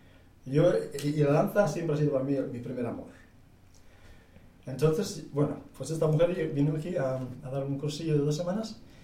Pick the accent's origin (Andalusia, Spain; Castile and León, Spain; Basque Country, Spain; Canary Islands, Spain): Basque Country, Spain; Eibar; Yo soy de Eibar, Guipúzcoa, en la provincia de Guipúzcoa, de San Sebastián.